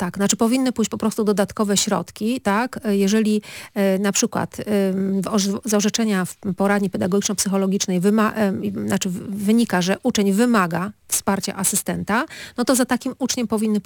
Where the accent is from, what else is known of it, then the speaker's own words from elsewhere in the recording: Gdańsk, Pomeranian Voivodeship, Poland; Bo my wszyscy jesteśmy stąd, jesteśmy z Gdańska